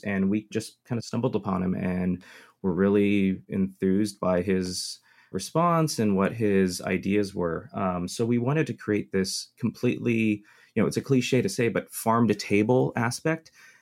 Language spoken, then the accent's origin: English; Lompoc, California, United States; born there; And being a longtime resident of the Valley, like I was born in Lompoc